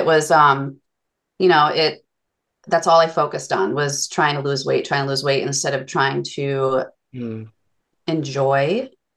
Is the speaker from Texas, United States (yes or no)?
no; North Haven, Connecticut, United States; So I grew up in North Haven.